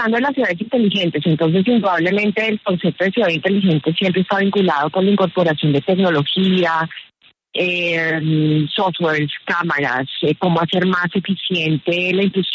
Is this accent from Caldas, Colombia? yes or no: no; Bogotá, Colombia; sentirnos orgullosos como colombianos, como bogotanos